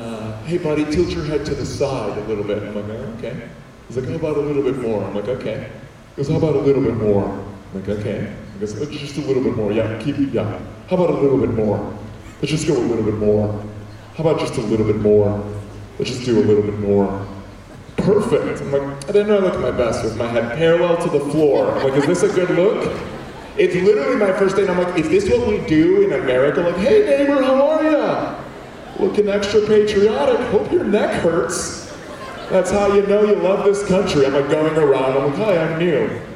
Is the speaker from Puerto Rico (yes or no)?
yes; Puerto Rico; I grew up in Puerto Rico.